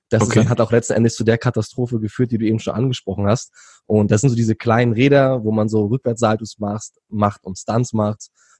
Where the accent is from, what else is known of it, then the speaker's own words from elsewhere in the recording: Berlin, Germany; also born or lived in Thailand; ich auch eine Zeit lang in Thailand gelebt habe, beziehungsweise eine lange Zeit lang in Thailand gelebt habe zwischendurch und auch ein bisschen die Welt bereist habe. Aber ich komme aus Berlin und aktuell auch in Berlin.